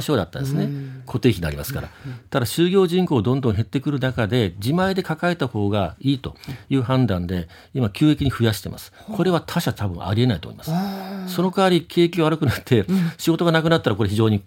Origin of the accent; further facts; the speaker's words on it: Kyushu, Japan; 将来的には次の住処じゃないけど、は地元九州に帰りたいな